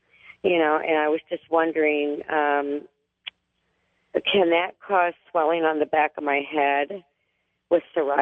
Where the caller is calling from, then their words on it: Brooklyn, New York, United States; I'm calling from Brooklyn.